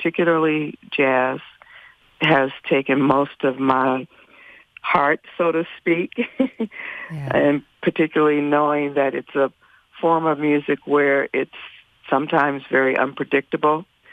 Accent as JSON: {"language": "English", "town": "Chicago", "region": "Illinois", "country": "United States", "tie": "born or raised there", "said": "as well as growing up in Chicago, where there were lots of opportunities to really experience live music"}